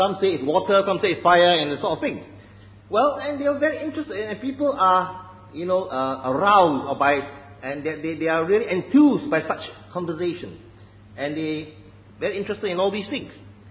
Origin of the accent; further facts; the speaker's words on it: Singapore; because I come from Singapore, and it used to be at a time when I was much younger.